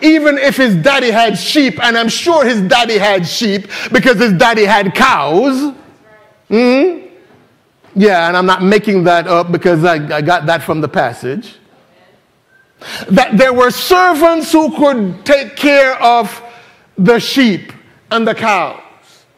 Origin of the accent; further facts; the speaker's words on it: Jamaica; I grew up in Jamaica, and in America, you don't clean shoes. You just throw them out and get a new pair. But in Jamaica, you had to clean shoes.